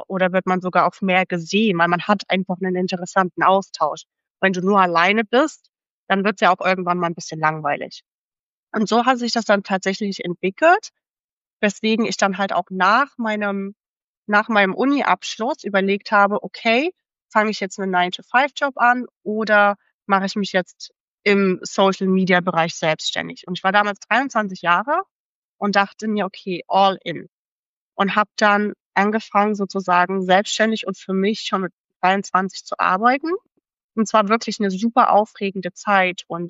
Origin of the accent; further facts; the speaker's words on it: Leipzig, Saxony, Germany; moved away as an adult; now in Cape Town, South Africa; Ich komme ursprünglich aus Leipzig, aus Deutschland und habe tatsächlich vor ein paar Jahren entschieden, dass ich auswandern möchte, weswegen ich jetzt hier im wundervollen Kapstadt lebe.